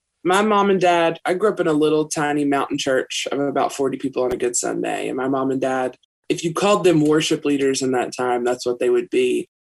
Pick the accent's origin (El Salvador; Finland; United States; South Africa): United States; Harlan, Kentucky; now in Corbin, United States; Technically, I was actually born in Corbin, Kentucky, which is where I live now. Well, I was raised in Harlan.